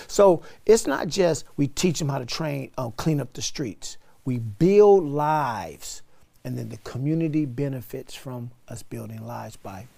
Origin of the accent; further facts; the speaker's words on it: Oakland, California, United States; As a kid, growing up in East Oakland, one of the reasons why I'm alive today is because my father, stepdad, bought me and my mom bought me some pigeons